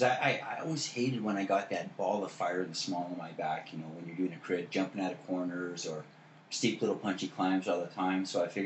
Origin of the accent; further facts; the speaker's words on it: Ontario, Canada; born there; I was born in Ontario, so...